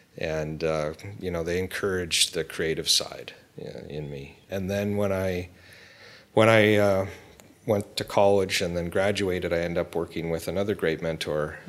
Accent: Canada; I'm Canadian, and I had both my grandmother, but several of my mother's sisters

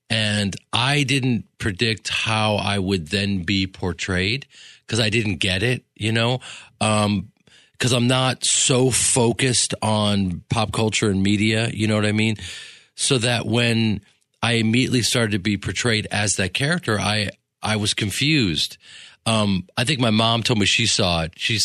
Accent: Chicago, Illinois, United States; I'm just a guy from the Midwest. I'm from Chicago. I'm a grinder. I've worked hard my whole life.

